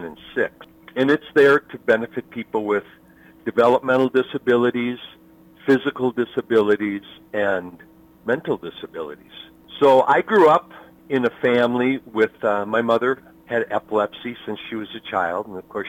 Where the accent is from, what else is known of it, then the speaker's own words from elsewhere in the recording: Hastings, Minnesota, United States; now in St. Paul, United States; I remember the neighborhood that I grew up in there in Hastings. And I am the man that I am today because of the neighborhood that I grew up in.